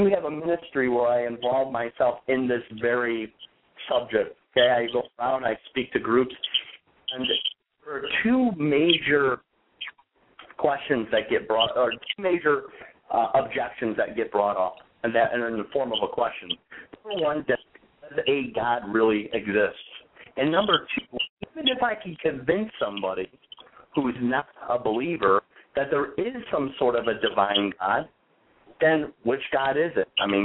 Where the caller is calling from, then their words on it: New York, United States; Hey, how you guys doing? … I'm out of New York.